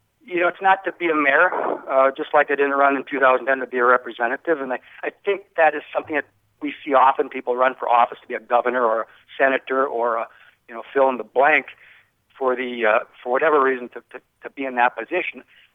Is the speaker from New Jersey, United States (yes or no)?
no; Bemidji, Minnesota, United States; I grew up in Bemidji, came here with my family when I was 4 years old. At that time, Bemidji was a smaller, simpler community.